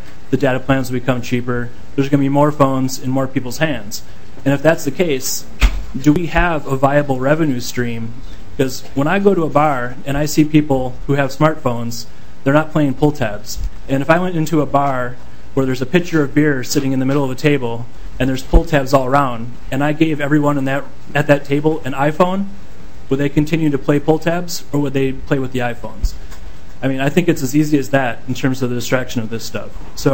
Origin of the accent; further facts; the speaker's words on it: Minneapolis, Minnesota, United States; Thank you. … I'm from Minneapolis.